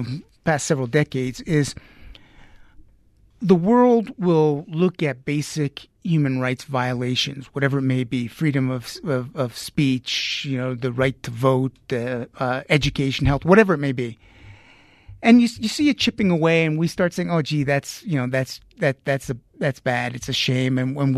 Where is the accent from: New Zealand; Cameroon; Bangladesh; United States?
United States; New York; also born or lived in Haiti; we moved back to Haiti, lived right there for a few years. But after moving up to New York, we would go back and spend, you know, I would say half the summers in Haiti through high school.